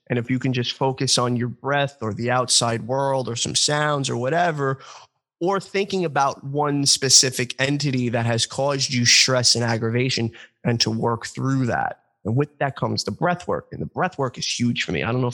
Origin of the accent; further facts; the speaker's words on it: New York, United States; accent: New York; I don't know with my New York accent.